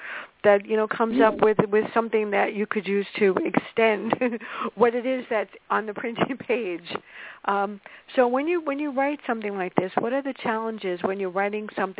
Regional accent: Bronx, New York, United States; And I grew up in the Bronx, and we were very famous.

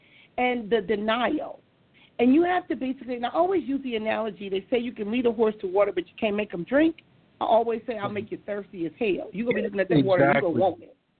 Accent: Compton, California, United States; I grew up in Compton, California, and growing up in Compton, alcohol was practically everywhere because there was a liquor store on every corner.

